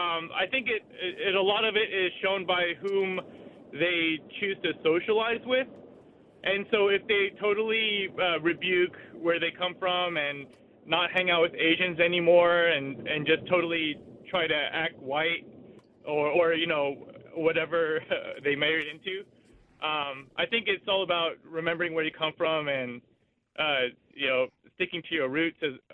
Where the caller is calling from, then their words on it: Placentia, California, United States; From Placentia.